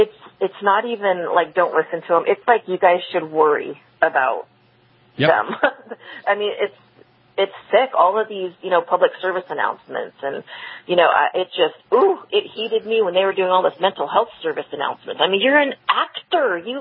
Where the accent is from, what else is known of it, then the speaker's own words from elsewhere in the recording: Long Beach, California, United States; And I grew up in Long Beach, California, and my mother worked in downtown Long Beach.